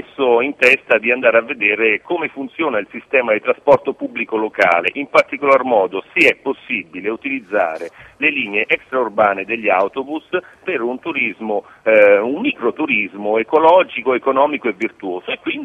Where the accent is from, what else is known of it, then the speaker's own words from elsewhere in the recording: San Benedetto del Tronto, Marche, Italy; Sì, noi siamo di San Benedetto del Tronto, in provincia di Ascoli Piceno, è un paese sul mare, proprio ai margini con l'Abruzzo, insomma.